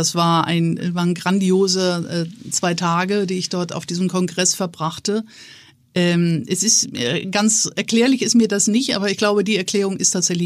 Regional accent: Northern Germany, Germany; als Norddeutsche musst du Wolken lieben, sonst verzweifelst du, weil du sehr viel mit Wolken zu tun hast.

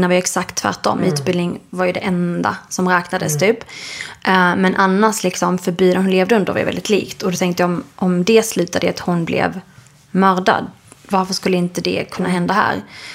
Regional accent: Skåne, Sweden; dels är jag uppväxt då i Skåne där det inte var så mycket andra sådana familjer där vi växte upp. Och jag hade ingen sån kontakt med släktingar i Irak.

